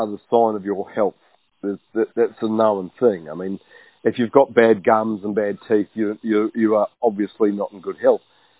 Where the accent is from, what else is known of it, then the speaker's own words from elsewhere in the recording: New Zealand; And so I grew up in New Zealand.